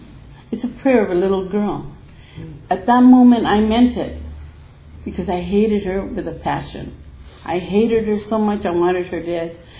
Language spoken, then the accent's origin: English; Arizona, United States; I'm a Native American, and I'm from Arizona. … I hated that name growing up.